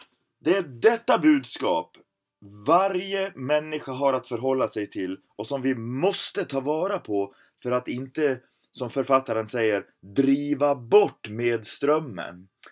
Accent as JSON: {"language": "Swedish", "region": "Dalarna County", "country": "Sweden", "tie": "born or raised there", "said": "Hemma i Dalälvarna är strömmarna ibland mycket kraftiga."}